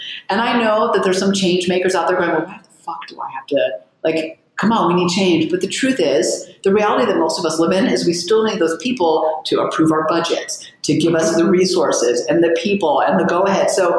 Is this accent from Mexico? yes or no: no; California, United States; also born or lived in Israel; now in New York City, United States; And I grew up in California, so very different. And I was born in Israel.